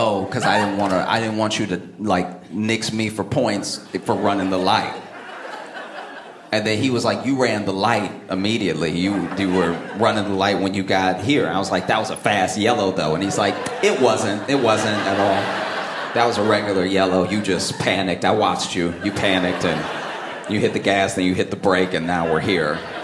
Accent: Louisiana, United States; I grew up in Louisiana, and that's you know, where I failed the test.

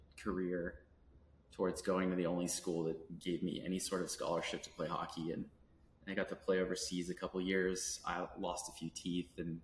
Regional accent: Youngstown, Ohio, United States; No, I grew up in Youngstown, Ohio.

